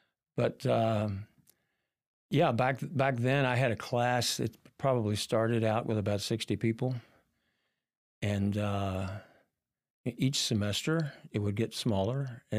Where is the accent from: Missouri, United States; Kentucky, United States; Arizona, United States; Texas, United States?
Kentucky, United States; Louisville; I mean, I'm not originally from Lexington. I'm from Louisville. Grew up in Louisville, went to high school there.